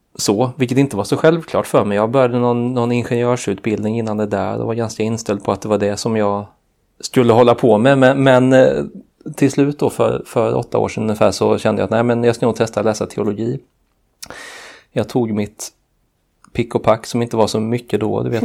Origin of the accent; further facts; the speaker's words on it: Hillerstorp, Jönköping County, Sweden; now in Örebro, Sweden; en 31-årig person som är född och uppvuxen i Småland, i en liten plats som heter Hillerstorp, eller strax utanför Hillerstorp till och med. Där jag är, som sagt, uppvuxen och bodde tills jag var 20-någonting lågt. Och via lite olika vägar så hamnar jag här i Örebro